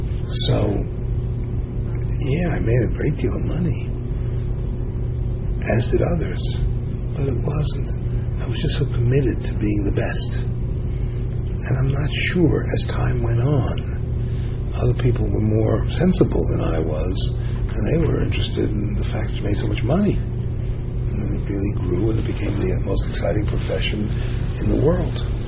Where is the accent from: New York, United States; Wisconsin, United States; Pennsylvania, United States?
New York, United States; Brooklyn; I grew up in Bensonhurst, you know, where stocks were like Swahili.